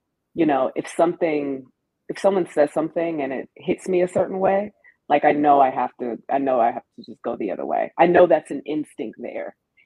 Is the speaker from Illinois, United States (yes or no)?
no; Maryland, United States; And I'm a Maryland girl. I'm from Maryland.